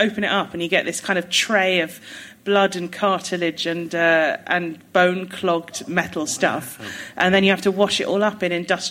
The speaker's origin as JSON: {"language": "English", "town": "High Wycombe", "region": "South East England", "country": "United Kingdom", "tie": "born there", "also_born_or_lived": "Amersham", "said": "He I was born in High Wycombe Hospital."}